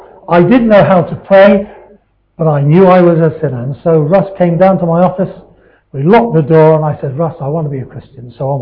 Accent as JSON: {"language": "English", "region": "South East England", "country": "United Kingdom", "tie": "born or raised there", "said": "Dr. Bernardo's as an orphan, and me and my brothers were raised in a Bernardo home in Sussex, down south."}